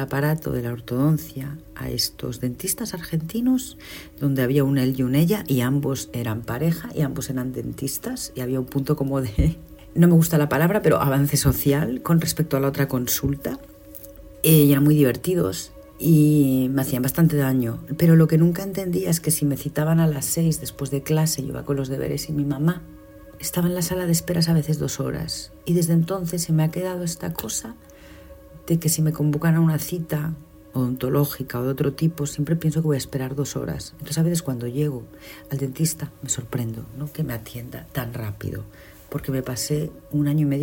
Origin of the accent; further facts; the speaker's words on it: Galicia, Spain; que me movió mucho como gallega, que es la de la boda gallega. Galicia viene de pobre